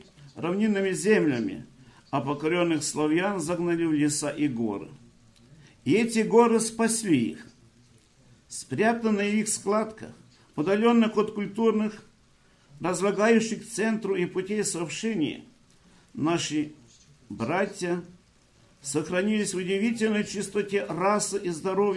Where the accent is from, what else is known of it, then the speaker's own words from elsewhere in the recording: Ukraine; мы с Украины, мы знаем, как должен быть то митрополит